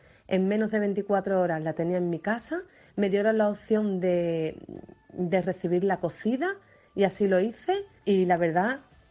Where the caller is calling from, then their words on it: Cádiz, Andalusia, Spain; de Cádiz.